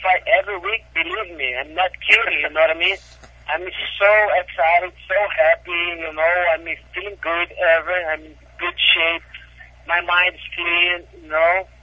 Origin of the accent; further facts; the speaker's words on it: Brazil; now in United States; I am 50 American now and 50 Brazilian, so my American side was, you know, is in my side right now.